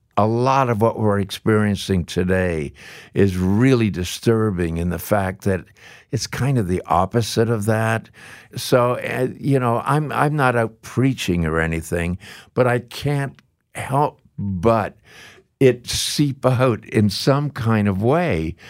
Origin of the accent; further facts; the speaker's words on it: Canada; he was from the Mississippi Delta and I was from Canada